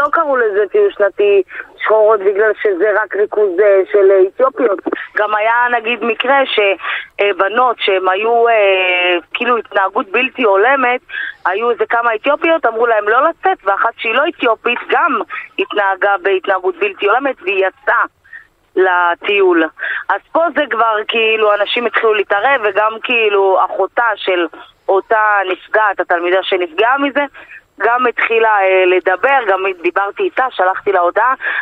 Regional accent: Jerusalem, Jerusalem District, Israel; אני מירושלים, במקור

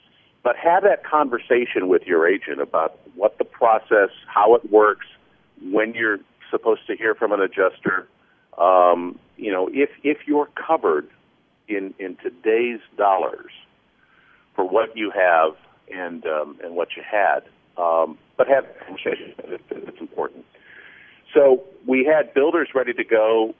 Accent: Quad Cities, United States; And Robin and I go back to growing up in the Quad City, so that's how long Robin and I go back.

